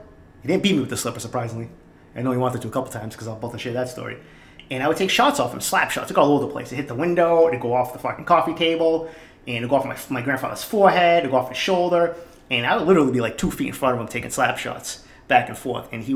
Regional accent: Boston, Massachusetts, United States; growing up in East Boston, I had a mitt, a glove, that's all my mother could afford, so I played baseball.

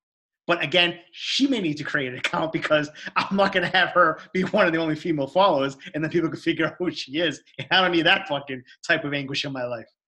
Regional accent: East Boston, Massachusetts, United States; People know this is how I talk. I'm from Eastie.

